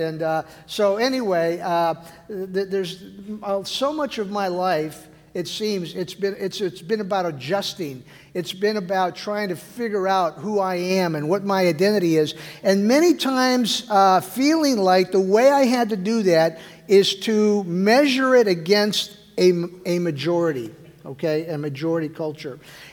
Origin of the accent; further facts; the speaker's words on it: Texas, United States; born there; I tell people that I was born in Texas on the U.S.-Mexican border, I always now have to clarify I was born on this side, right?